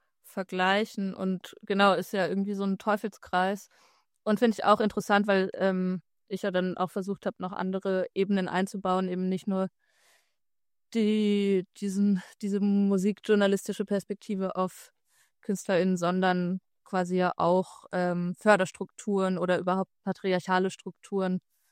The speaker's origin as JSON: {"language": "German", "region": "Baden-Württemberg", "country": "Germany", "tie": "born or raised there", "said": "geschrieben in meinem Kinderzimmer quasi noch oder in meinem Jugendzimmer im baden-württembergischen Exil, wo ich aufgewachsen bin."}